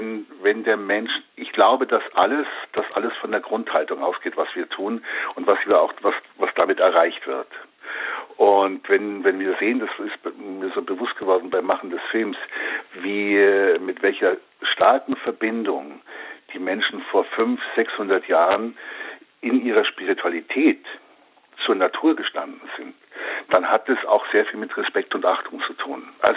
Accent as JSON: {"language": "German", "town": "Oberstdorf", "region": "Bavaria", "country": "Germany", "tie": "born or raised there", "said": "des Hofes, auf dem ich aufgewachsen bin in Oberstdorf"}